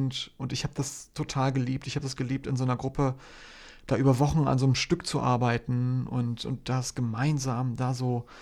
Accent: Hamburg, Germany; Ich bin Hamburger Jung.

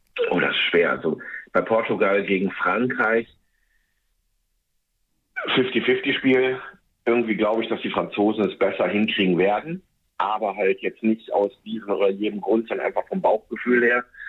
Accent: Germany; das ist jetzt schwierig als Deutscher da was zu sagen

